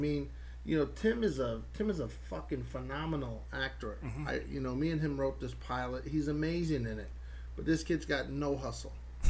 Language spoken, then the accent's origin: English; Brooklyn, New York, United States; You know, I'm from New York. We fucking break balls. We're Brooklyn.